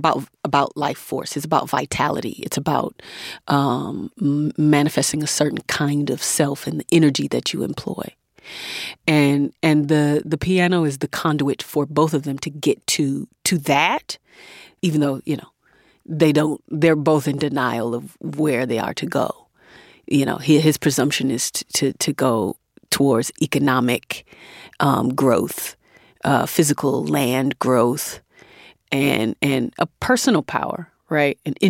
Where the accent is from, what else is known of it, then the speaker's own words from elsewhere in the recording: Atlanta, Georgia, United States; I'm from Atlanta. And so a lot of my mentors, my OGs, were people who did these works.